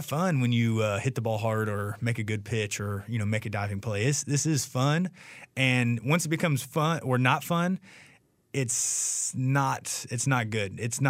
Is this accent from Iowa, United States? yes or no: no; Chapel Hill, North Carolina, United States; I grew up in Chapel Hill, so I still call it University Mall, even though it's University Place now.